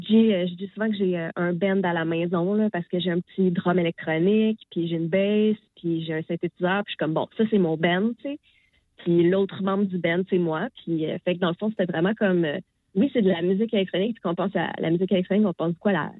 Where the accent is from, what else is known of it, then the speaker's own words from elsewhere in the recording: Rimouski, Quebec, Canada; born there; now in Montreal, Canada; j'ai joué à Rimouski, qui est ma ville natale, puis Montréal, qui est la ville où j'habite.